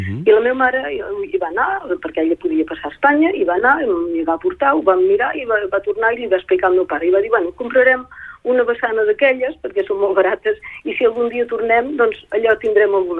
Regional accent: Paris, Île-de-France, France; also born or lived in Bordeaux; jo vaig néixer a París i vaig viure a París fins que París i els suburbis, fins que vaig marxar cap a Bordeus, ja era professora i sí, he estat visquent a París molts anys.

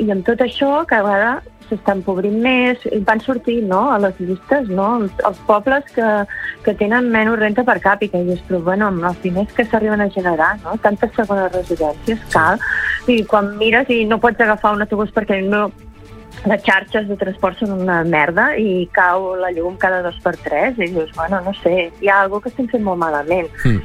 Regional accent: Girona, Catalonia, Spain; és que a casa meu tots som de l'Empordà, jo sóc de Girona

